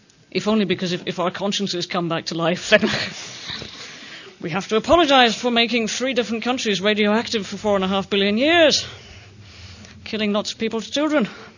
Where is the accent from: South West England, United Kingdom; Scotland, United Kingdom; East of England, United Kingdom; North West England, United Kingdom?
Scotland, United Kingdom; because I'm Scottish, culturally we have a tiny, tiny bit of alcohol in our culture